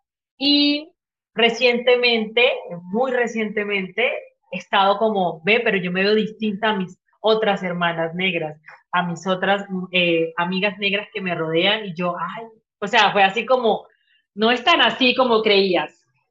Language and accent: Spanish; Sucre, Colombia; also born or lived in Caucasia; now in Medellín, Colombia; soy hija del Caribe Sabanero en la Unión Sucre y también soy de Caucasia.